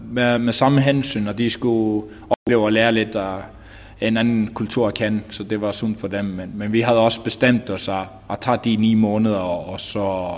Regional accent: Iceland; now in Denmark; Jeg kommer jo fra Island, og havde ikke så godt forståelse for kulturen.

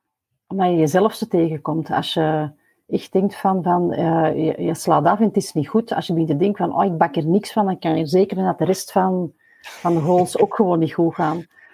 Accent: Belgium; we zijn Belgen

